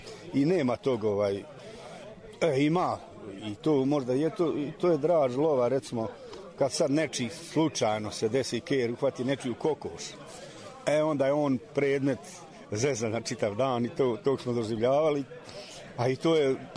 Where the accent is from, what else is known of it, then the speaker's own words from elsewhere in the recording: Liješće, Bosnia & Herzegovina; iz Liješća sam, imam 64 godine.